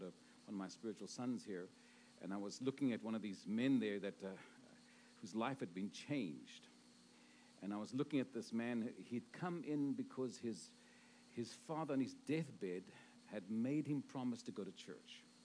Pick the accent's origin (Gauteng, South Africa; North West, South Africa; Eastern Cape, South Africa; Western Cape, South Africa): Western Cape, South Africa; Cape Town; I was born and raised in Cape Town, and I got to know the Lord at the age of 10.